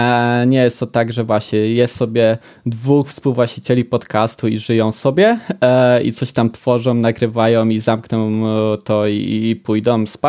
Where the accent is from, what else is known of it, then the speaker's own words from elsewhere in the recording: Poznań, Greater Poland Voivodeship, Poland; ja z Poznania